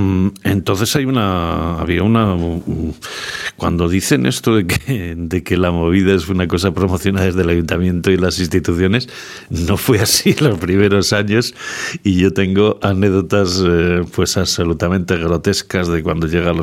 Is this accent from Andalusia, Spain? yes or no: no; Burgos, Castile and León, Spain; now in Madrid, Spain; Y yo vengo de Burgos, que aquello era muchísimo más.